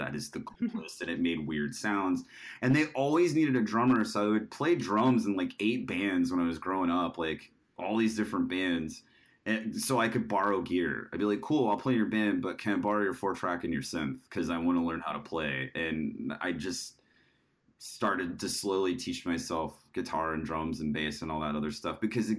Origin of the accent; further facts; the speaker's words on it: Midland, Texas, United States; I did. I grew up in West Texas. So I grew up in the middle of nowhere. I was born in Big Spring, and then my parents, when I was one, moved to Midland, the land of Friday Night Lights.